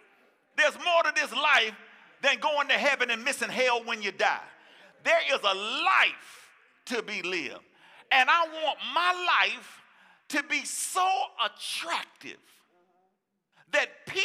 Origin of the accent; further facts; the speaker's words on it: Brooklyn, New York, United States; I grew up in the inner city of Brooklyn, New York, okay? I grew up in Bed-Stuy.